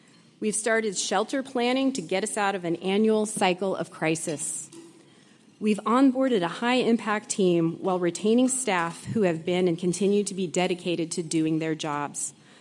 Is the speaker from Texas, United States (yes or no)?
no; Alaska, United States; I grew up in the Valley and have lived here in Anchorage for over 26 years.